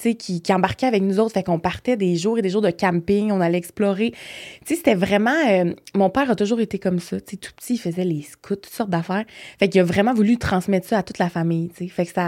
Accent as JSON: {"language": "French", "town": "Sherbrooke", "region": "Quebec", "country": "Canada", "tie": "born there", "said": "Je suis née à Sherbrooke."}